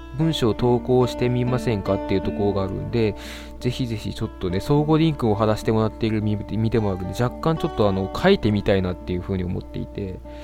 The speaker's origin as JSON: {"language": "Japanese", "region": "Fukuoka", "country": "Japan", "said": "地元福岡でも広げていきましょう、私の地元ね。"}